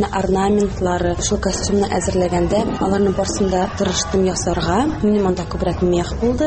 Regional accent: Tersa, Tatarstan, Russia; now in Izhevsk, Russia; мин Әгерҗе районы Терсавында туып үстем. Хәзерге вакытта Ижевск шәһәрендә яшим.

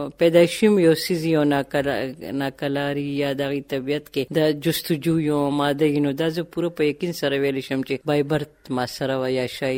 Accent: Baghdad, Khyber Pakhtunkhwa, Pakistan; زه په 1950 کې پیدا شوم او زمون کلی بغداد

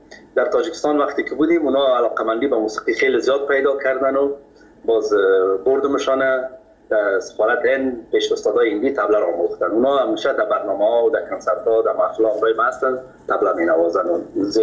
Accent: Kabul, Afghanistan

